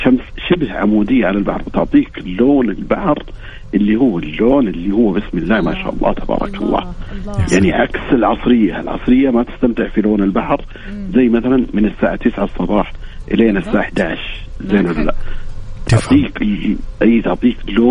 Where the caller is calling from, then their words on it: Jeddah, Makkah Province, Saudi Arabia; أنا من جدة حبيبي.